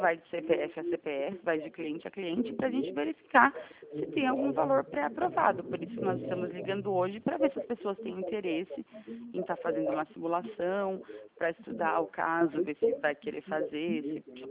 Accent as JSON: {"language": "Portuguese", "town": "São Roque", "region": "São Paulo", "country": "Brazil", "said": "Eu sou de São Roque, interior de São Paulo."}